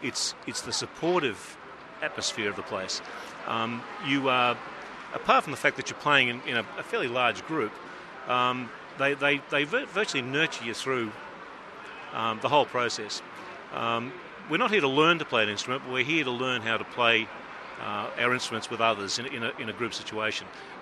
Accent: Traralgon, Victoria, Australia; from Traralgon.

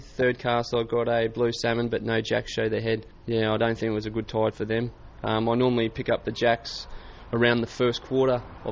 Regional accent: Darwin, Northern Territory, Australia; from Darwin.

